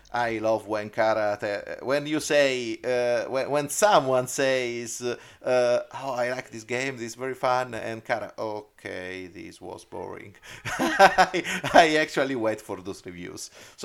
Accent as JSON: {"language": "English", "region": "Umbria", "country": "Italy", "tie": "born or raised there", "said": "I live in Terni, which is a city near Rome. A close city near my hometown is Perugia."}